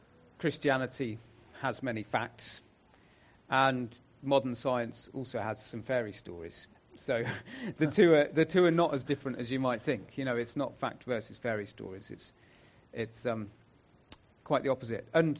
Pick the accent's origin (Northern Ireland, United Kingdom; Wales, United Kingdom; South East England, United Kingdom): South East England, United Kingdom; Tonbridge; also born or lived in London; And I live in Kent. I was born and brought up near Tunbridge, down in Kent.